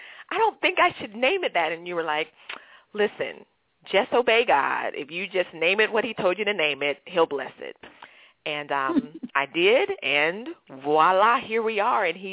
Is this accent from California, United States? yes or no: no; Omaha, Nebraska, United States; I grew up in Omaha, Nebraska. I always joke and say, folks, there are black people in Omaha, Nebraska, just like there are black people in Tulsa, Oklahoma. And so that's where I grew up